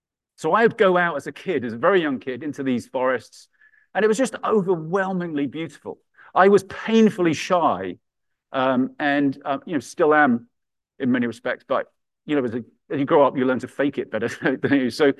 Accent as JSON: {"language": "English", "region": "South East England", "country": "United Kingdom", "tie": "born or raised there", "said": "an ancient woodland near where I grew up in Kent, which is in the southeast of England."}